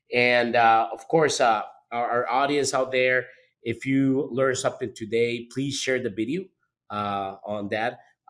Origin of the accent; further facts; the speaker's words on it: Costa Rica; And I come from Latin America. I'm originally from Costa Rica, and there's some important dairy production.